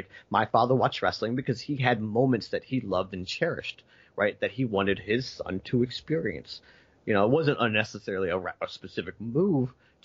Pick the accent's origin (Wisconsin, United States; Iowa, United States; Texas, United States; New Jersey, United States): New Jersey, United States; I would cross the bridge to watch. I grew up in New Jersey.